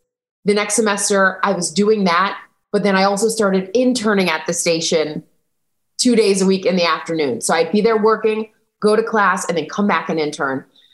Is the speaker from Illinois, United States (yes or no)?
yes; DeKalb, Illinois, United States; A girl from the cornfields. And that's what, I mean, I think about that so often. I grew up in DeKalb, Illinois, in an hour west of Chicago, but suburbs, like straight up cornfields.